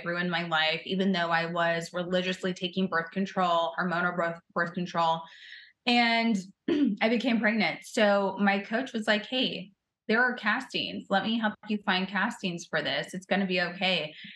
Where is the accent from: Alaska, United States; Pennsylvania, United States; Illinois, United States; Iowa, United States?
Iowa, United States; Council Bluffs; also born or lived in Omaha; from Council Bluffs, Iowa, Omaha, Nebraska, right there. There's those tri-cities around there, Midwest.